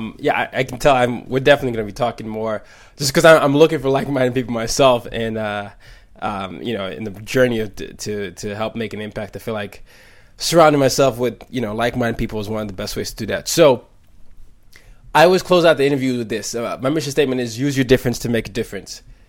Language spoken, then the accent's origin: English; Nigeria; I grew up in 5 countries, you know, I'm from Nigeria